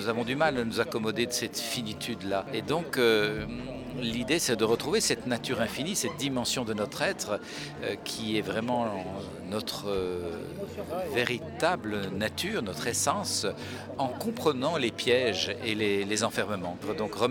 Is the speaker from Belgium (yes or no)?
yes; Belgium; je suis belge